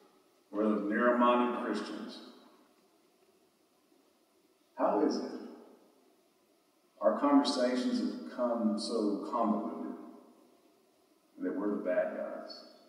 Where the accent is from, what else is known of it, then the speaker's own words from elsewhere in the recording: Arkansas, United States; I was born and raised in South Arkansas, almost to Louisiana.